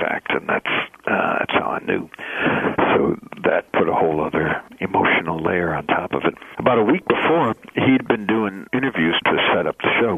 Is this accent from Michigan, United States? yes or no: yes; Detroit, Michigan, United States; to me it was very much the same thing that I grew up listening to in Detroit, which is this rock and roll that's rooted in R&B.